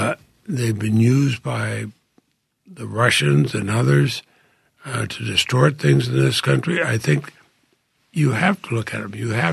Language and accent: English; Vermont, United States; Frankly, as an American, as a Vermonter, I'd like to see the money going into the National Institute of Health.